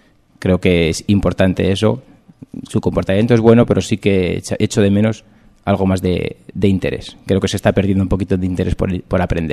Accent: Logroño, La Rioja, Spain; Pues soy de Logroño, vivo en Logroño, tengo 37 años

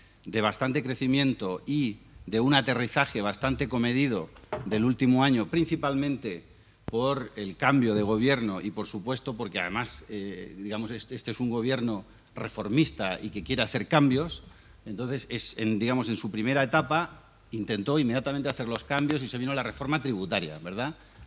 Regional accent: Chile; now in Spain; Yo soy chileno, como todos los que estamos aquí. Llevo unos añitos aquí nada más y por tanto pues el acento me delata un poco

